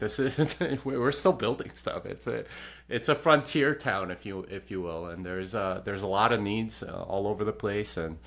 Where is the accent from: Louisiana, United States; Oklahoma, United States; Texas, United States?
Texas, United States; So I was determined to find something more obvious to show that I'm a Texan.